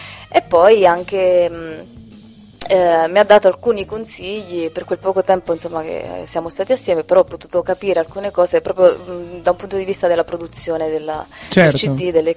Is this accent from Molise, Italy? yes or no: yes; Campobasso, Molise, Italy; E io sono originaria del Molise, sono molisana di Campobasso, però è da un po' di anni con la residenza in Toscana